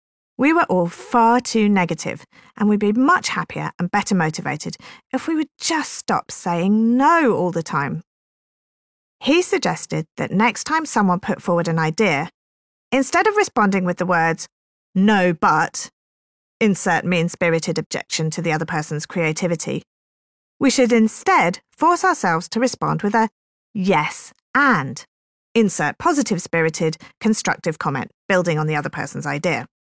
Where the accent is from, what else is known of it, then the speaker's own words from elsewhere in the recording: United Kingdom; As a Brit raised on a diet of armchair cynicism, the evangelical-style conversations are newer territory.